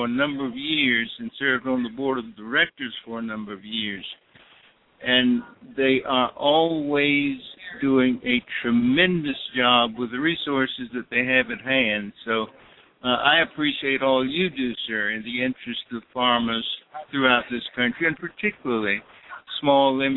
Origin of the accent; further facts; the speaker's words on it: Ravenel, South Carolina, United States; I am from Ravenel, South Carolina, a small town approximately 5 miles from the city limits of Charleston, South Carolina.